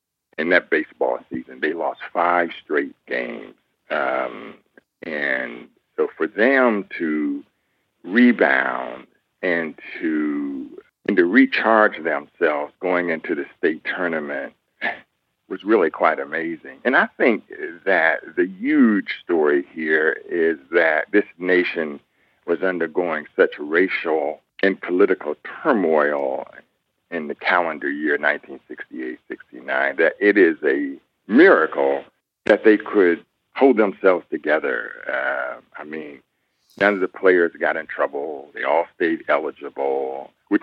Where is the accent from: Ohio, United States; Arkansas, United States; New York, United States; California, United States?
Ohio, United States; Columbus; I'm back in my hometown of Columbus, Ohio